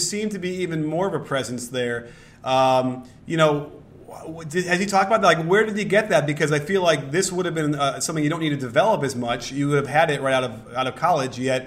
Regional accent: Chicago, Illinois, United States; moved away; I remember growing up in Chicago that it was what that could be like, but, man, it's been a while.

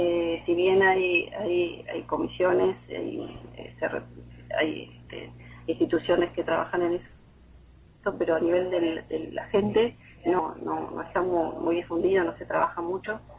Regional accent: Argentina; entonces somos argentinos, hay muy pocos

